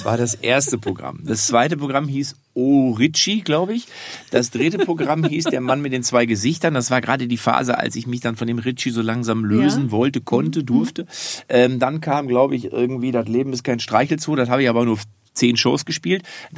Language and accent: German; Lippstadt, North Rhine-Westphalia, Germany; Bin ich in meiner Heimatstadt in Lippstadt, ist so ein bisschen wie Berlin, nur ohne Menschen.